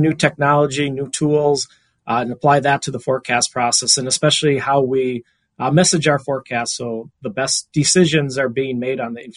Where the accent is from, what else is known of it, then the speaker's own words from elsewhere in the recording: Wisconsin, United States; moved away as an adult; grew up in southeast Wisconsin and, you know, moved here when I was 26. It was a tough childhood growing up in Wisconsin.